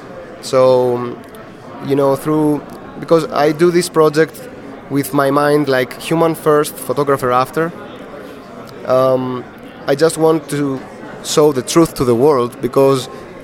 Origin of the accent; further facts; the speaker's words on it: Athens, Attica, Greece; I am a photographer from Athens, Greece